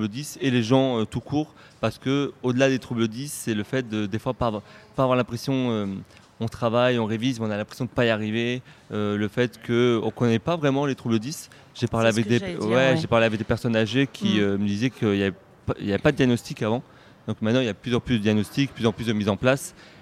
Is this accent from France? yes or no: yes; Avignon, Provence-Alpes-Côte d'Azur, France; moved away as an adult; Je viens d'Avignon, voilà, je suis un Avignonnais qui suis parti faire mes études de théâtre sur Paris. Et je reviens sur Avignon pour le festival.